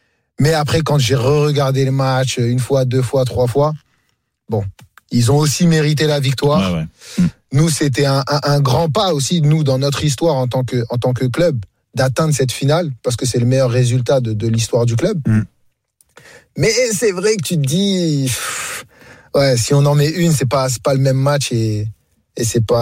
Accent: France; born there; Je suis né en France.

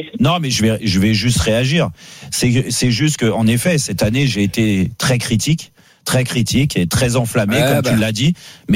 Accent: Paris, Île-de-France, France; parce que je suis parisien.

